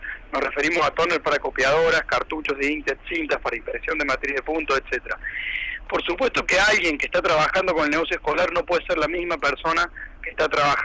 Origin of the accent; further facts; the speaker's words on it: Córdoba, Argentina; also born or lived in Mexico